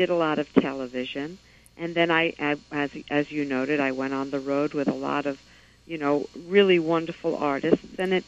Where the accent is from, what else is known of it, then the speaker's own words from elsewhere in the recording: Brooklyn, New York, United States; I'm from Brooklyn.